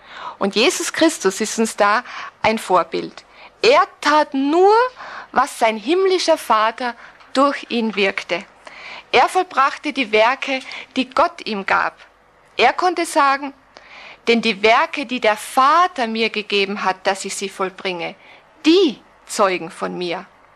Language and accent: German; Austria; ich bin Österreicherin, komme also weder aus der Schweiz noch aus Deutschland, noch ein anderes Ländle, ursprünglich aus einem katholischen Elternhaus und fand mit 22 Jahren zum lebendigen Glauben an Jesus Christus